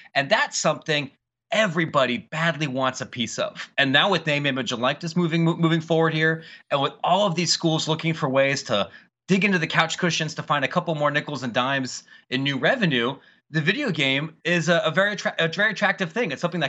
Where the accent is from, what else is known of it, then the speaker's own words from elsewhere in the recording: Ohio, United States; Like I grew up in Ohio. I'm not ashamed to admit this.